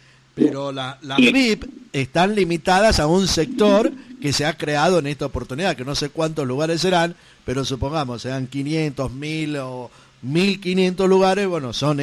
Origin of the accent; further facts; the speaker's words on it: Caucete, San Juan, Argentina; yo soy de San Juan, de Caucete, donde se hace la fiesta de la uva y el vino.